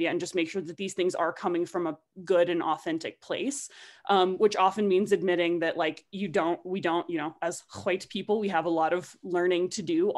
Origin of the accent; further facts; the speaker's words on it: the South, United States; and this is like full disclosure, I am from the South.